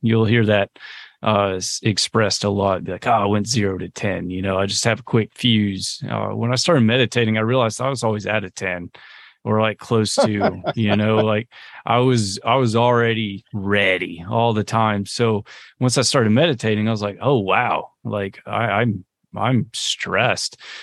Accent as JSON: {"language": "English", "region": "the South", "country": "United States", "said": "because I'm from the South, you know, like the idea of meditation is very like hippie"}